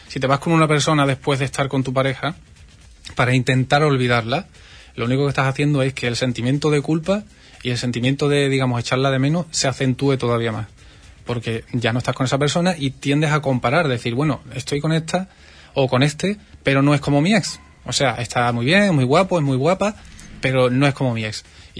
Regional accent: Huelva, Andalusia, Spain; yo soy de aquí de Huelva

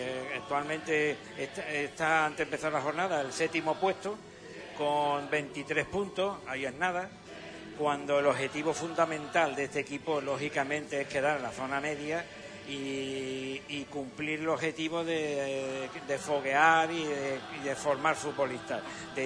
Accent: Cádiz, Andalusia, Spain; born there; Los cachorros del equipo de mi tierra de nacimiento, ¿no?

